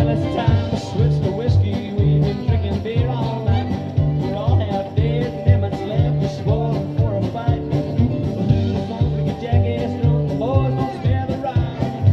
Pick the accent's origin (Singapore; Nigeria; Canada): Canada; You do realize we're from Canada, right? We're a long way from home, man.